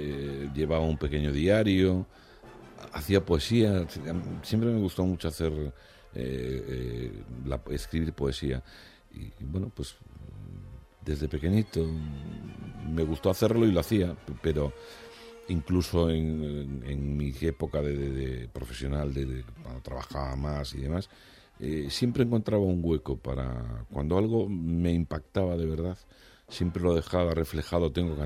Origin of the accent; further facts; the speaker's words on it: Morocco; moved away; En principio éramos mi hermana y yo los que vinimos de Marruecos, ¿no?